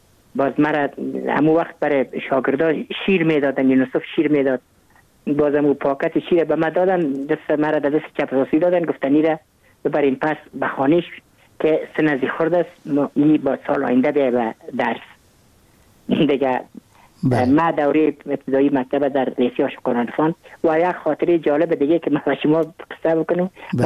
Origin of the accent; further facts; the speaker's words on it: Kabul, Afghanistan; من متولد کابل هستم، در نایه اول کابل تولد شدیم.